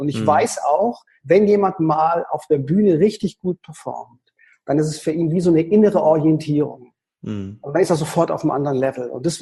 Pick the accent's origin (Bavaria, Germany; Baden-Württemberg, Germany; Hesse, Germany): Baden-Württemberg, Germany; Konstanz; ich bin im Paradies groß geworden. Ja, also ich komme aus Konstanz